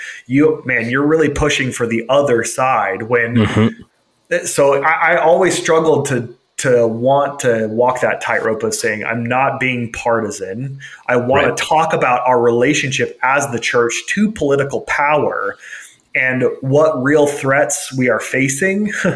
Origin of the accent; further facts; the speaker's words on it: Idaho, United States; So born and raised in Idaho, in a very fundamentalist view of Christianity. I was homeschooled K through 12 in rural Idaho, very dispensationalist, like preparing for the end of the world